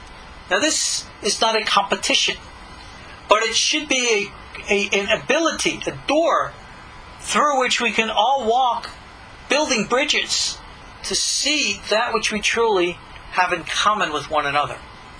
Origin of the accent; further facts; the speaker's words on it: Long Island, New York, United States; born or raised there